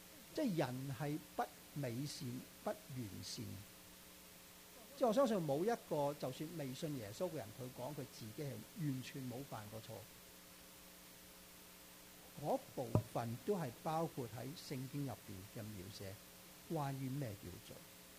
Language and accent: Cantonese; Florida, United States; 我只是想跑出線去 state tournament 啫嘛。我喺佛羅里達州長大啦。佛羅里達州好多好多黑人。